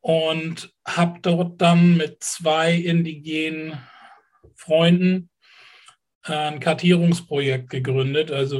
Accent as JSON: {"language": "German", "town": "Kiel", "region": "Schleswig-Holstein", "country": "Germany", "tie": "born or raised there", "said": "Ich bin Kieler"}